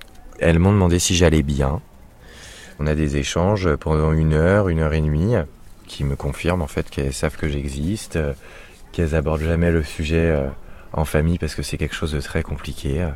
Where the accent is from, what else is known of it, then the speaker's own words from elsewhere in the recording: Angers, Pays de la Loire, France; born there; now in La Baule, France; j'ai 22 ans, je suis né à Angers, j'habite à La Baule, je suis né le 20 novembre 1997